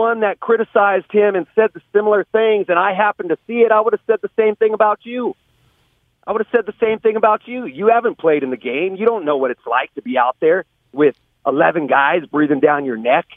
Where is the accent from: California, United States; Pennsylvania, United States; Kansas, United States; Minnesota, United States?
California, United States; Bay Area; I grew up in the Bay Area.